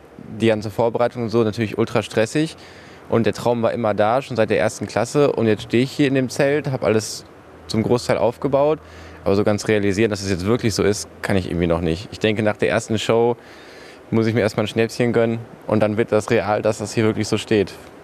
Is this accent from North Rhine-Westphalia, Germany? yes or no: yes; Essen, North Rhine-Westphalia, Germany; born there; Ich bin in Essen geboren. Ich werde wahrscheinlich auch in Essen sterben, wenn alles gut läuft.